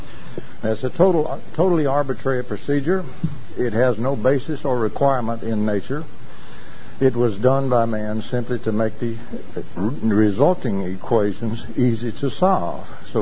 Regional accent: Louisiana, United States; I'm a Yankee. I'm from North Louisiana.

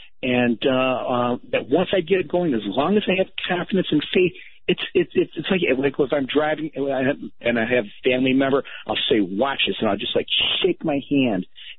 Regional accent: Rochester, New York, United States; I'm from Rochester, New York, and I listen on TuneIn.

